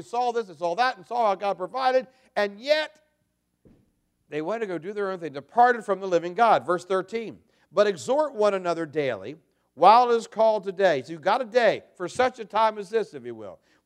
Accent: Maryland, United States; Of course, I'm from Maryland where dirt is still dirt.

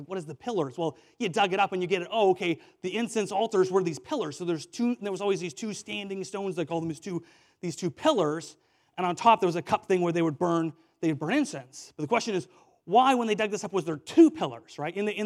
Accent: Washington, United States; I grew up in Washington State

